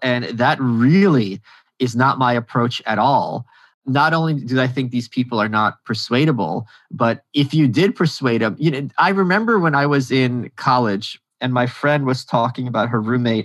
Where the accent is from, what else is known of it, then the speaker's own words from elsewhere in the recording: New York, United States; And what else is funny, me being a New Yorker, this is information I wasn't privy